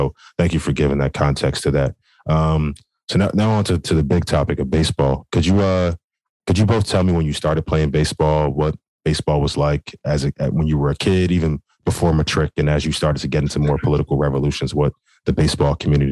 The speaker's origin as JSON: {"language": "English", "country": "United States", "said": "then I start talking, then they realize I'm American, and it's a whole different set of politics."}